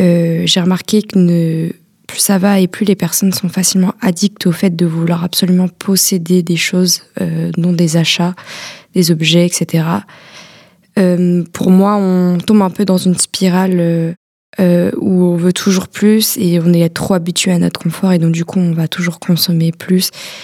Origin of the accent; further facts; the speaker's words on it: Rennes, Brittany, France; now in Brussels, Belgium; j'ai 21 ans et je suis originaire de Rennes, bien qu'en ce moment j'habite à Bruxelles.